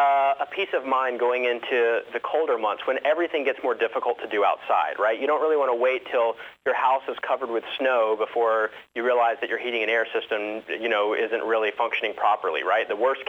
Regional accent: Atlanta, Georgia, United States; I mean, I'm from Atlanta, so I don't.

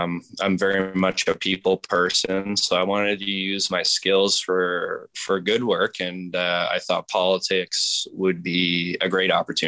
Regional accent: Kanata, Ontario, Canada; I'm from Ottawa. I grew up born and raised in Kanata, suburbs of Ottawa.

